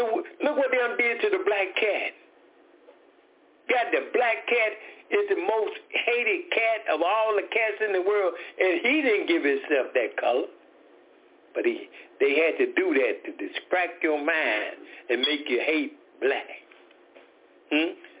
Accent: Decatur, Georgia, United States; We are from Decatur, Georgia.

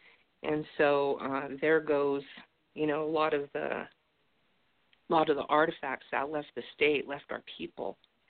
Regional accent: Schurz, Nevada, United States; born there; I'm Northern Paiute. I'm half Paiute. My mom's full-blood Paiute, but my father's from Kentucky. I was born in Shurs

